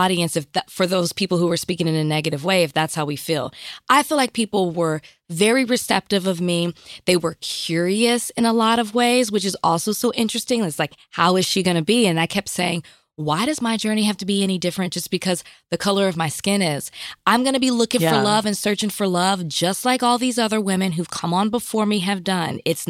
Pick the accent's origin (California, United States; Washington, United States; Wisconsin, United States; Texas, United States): Texas, United States; Dallas; I'm from Oak Cliff.